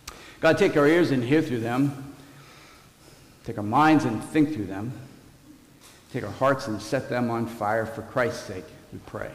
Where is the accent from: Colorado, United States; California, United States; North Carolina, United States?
California, United States; now in Oregon, United States; I grew up in California. Here we are in Oregon now.